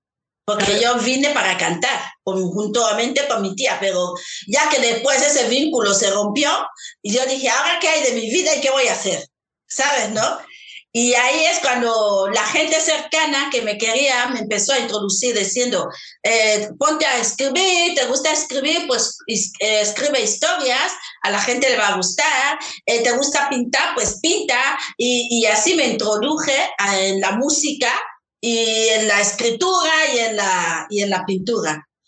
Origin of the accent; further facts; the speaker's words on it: Equatorial Guinea; un país que forma parte de mi tierra, de mi cultura, de todo, porque somos colonia española, de Guinea Ecuatorial. Pero era la primera vez que yo pisaba España en el 1992.